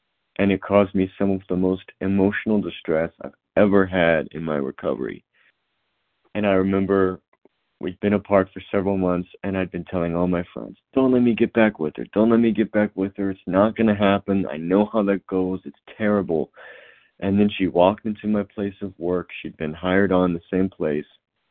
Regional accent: Indiana, United States; I'm from Indiana.

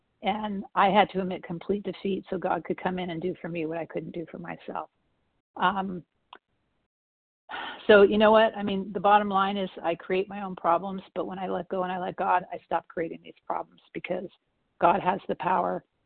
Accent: California, United States; Oh, I'm from California.

